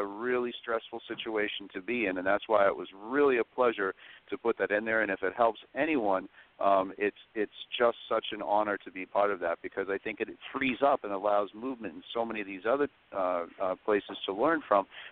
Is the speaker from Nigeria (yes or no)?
no; Ireland; I felt like I was sweating Guinness as an Irishman.